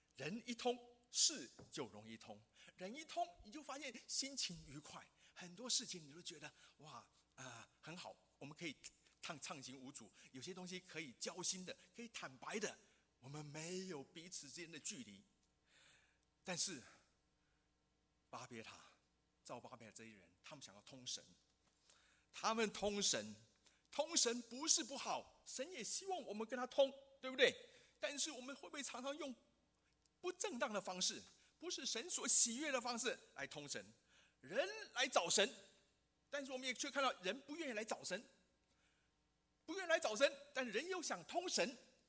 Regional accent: Keelung, Taiwan; also born or lived in Hong Kong; 我是基隆的客家人。啊，基隆没有客家庄啊，没有啊。哦，那我才跟他说，哦，原来我是香港出生的，我爸妈是广东客家人，那我们在家都讲客家话。

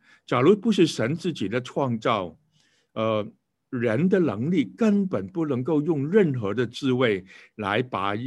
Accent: China; 尤其是远超过我们中国人所能够了解的

